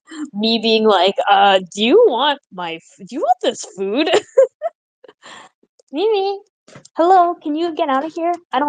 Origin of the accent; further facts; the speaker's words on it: United States; I'm an American. I'm such an American.